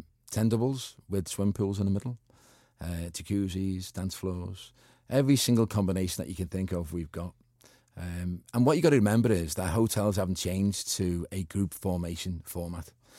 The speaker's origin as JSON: {"language": "English", "town": "Walton", "region": "North West England", "country": "United Kingdom", "tie": "born or raised there", "said": "I'm from Walton. I was born and bred there. I was there till I was 14."}